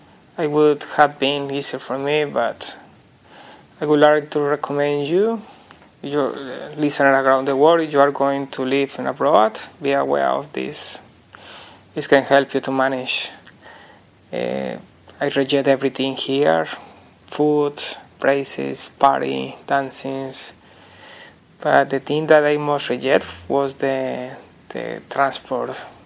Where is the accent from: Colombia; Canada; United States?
Colombia; English is a second language; now in Australia; I am from Colombia. Now I am living in Australia.